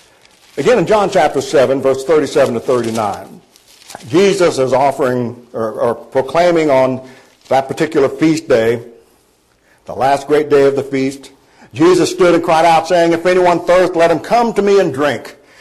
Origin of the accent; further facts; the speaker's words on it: Oregon, United States; I grew up in Oregon, moved 3,000 miles away from home for 9 months.